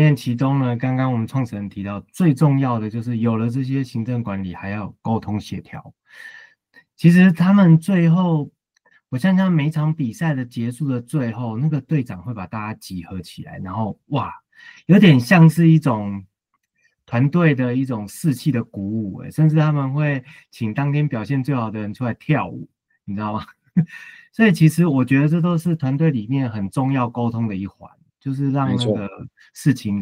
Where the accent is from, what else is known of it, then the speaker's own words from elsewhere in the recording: Taiwan; 造就了这一次我们台湾人能够与有荣焉的享受着我们终于得冠军这个事实